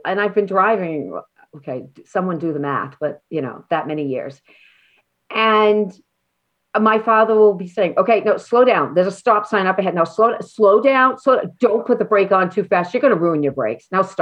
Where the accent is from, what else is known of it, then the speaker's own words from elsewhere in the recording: Maine, United States; accent: Maine; I just want to say, you're probably going to get my Maine accent when every time I say father.